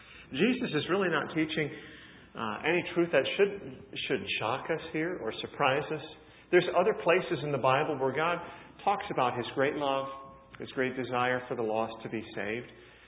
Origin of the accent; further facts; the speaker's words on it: United States; I come from America. I'm a missionary.